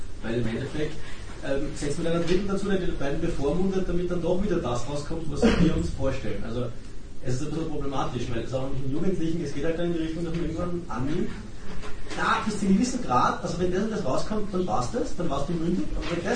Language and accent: German; Austria; gerade bei uns in Österreich